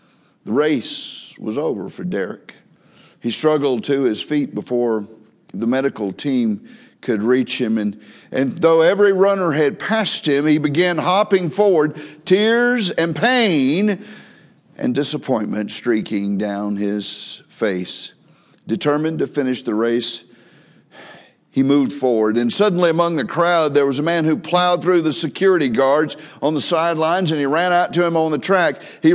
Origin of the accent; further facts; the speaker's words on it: Conyers, Georgia, United States; also born or lived in Eufaula, Alabama; I grew up fundamentally in the Conyers area, but I often will say, well, I'm just a boy from Alabama because I was born in Eufaula.